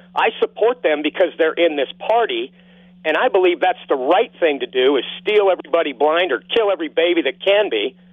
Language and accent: English; Utah, United States; And even Utah's gone bad, Tom. I'm sorry. I mean, I'm giving up on my home state.